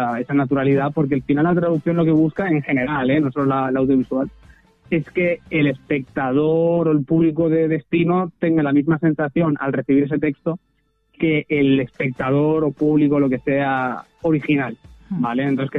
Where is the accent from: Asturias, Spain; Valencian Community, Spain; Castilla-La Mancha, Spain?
Castilla-La Mancha, Spain; Muy bonito Ciudad Real, sí, la verdad que sí. Mi pueblo es de ahí y muy rico.